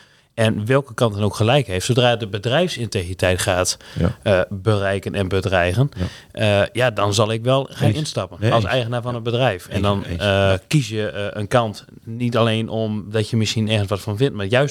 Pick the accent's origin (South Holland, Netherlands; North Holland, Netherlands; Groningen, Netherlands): Groningen, Netherlands; Winschoten; ik kom uit Winschoten. En Winschoten staat erom bekend dat Oost-Groningen, Stug.